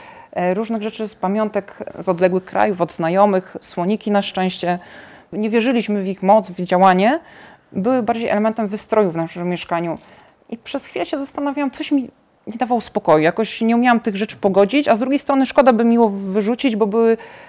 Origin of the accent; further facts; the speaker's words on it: Kraków, Lesser Poland, Poland; pochodzimy z Krakowa i należymy do parafii Matki Bożej Błogosławionego Macierzyństwa.